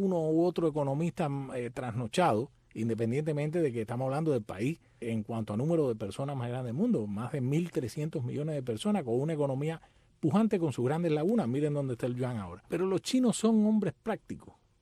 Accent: Cuba; now in Miami, United States; Los cubanos construimos Miami, los que llegaron en el 59, en el 60, en el 70, en el 80, en los 90 y en los 2000.

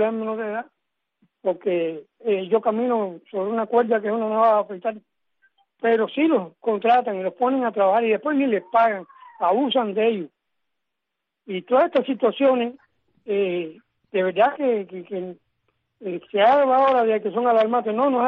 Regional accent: Cuba; Es una realidad que como cubano la sufro.

